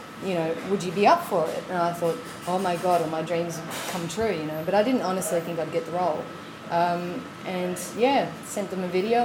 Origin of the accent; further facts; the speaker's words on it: Australia; accent: Australian; But my character's name's Danielle. And I get to keep my Australian accent, which is good.